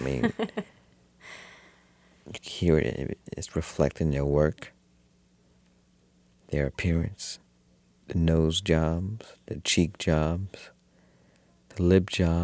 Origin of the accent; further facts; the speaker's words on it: Brooklyn, New York, United States; also born or lived in Atlanta, United States; Yes, I was born in Atlanta too, but grew up in Brooklyn.